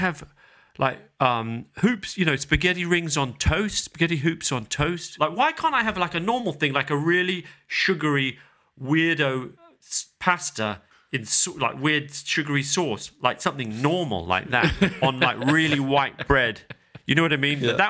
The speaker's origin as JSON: {"language": "English", "region": "London", "country": "United Kingdom", "tie": "born or raised there", "said": "we went to Indian restaurants every Sunday growing up when I was raised in South London. My family, my dad's American, my mum's British."}